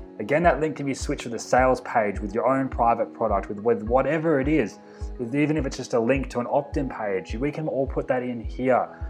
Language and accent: English; Australia; Don't hate me, I'm from Australia.